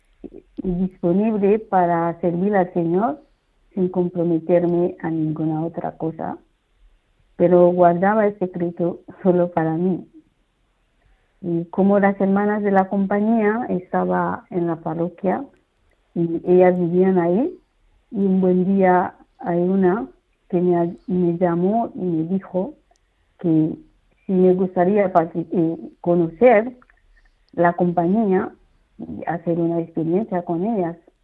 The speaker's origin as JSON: {"language": "Spanish", "country": "Haiti", "said": "soy haitiana."}